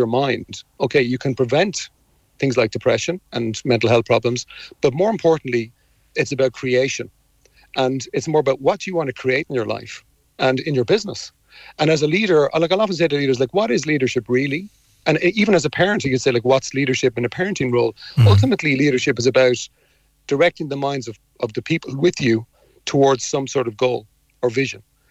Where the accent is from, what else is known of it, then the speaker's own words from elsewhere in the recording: Ireland; as an Irish person, you know, you can kind of sometimes listen to this stuff about the mind.